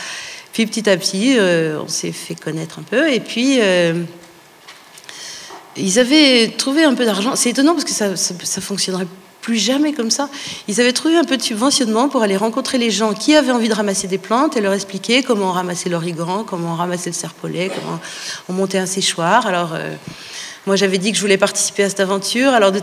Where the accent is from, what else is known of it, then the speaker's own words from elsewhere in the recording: the Alps, France; moved away as an adult; on avait 20 ans. Moi je venais des Alpes. Et je suis arrivée en Lozère dans les années 76. Et je suis une montagnarde